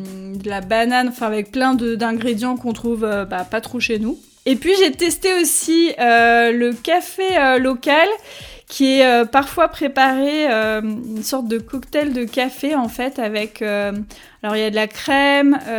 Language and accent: French; France; même si on est français et qu'on est assez chauvin sur le fromage